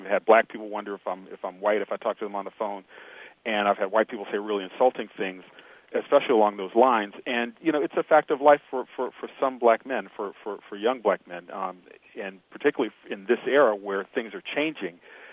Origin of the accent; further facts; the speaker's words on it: the South, United States; I grew up in the South.